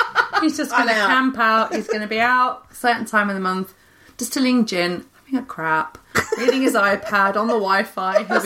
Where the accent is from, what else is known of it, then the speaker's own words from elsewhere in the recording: Leicester, East Midlands, United Kingdom; I'm from Leicester.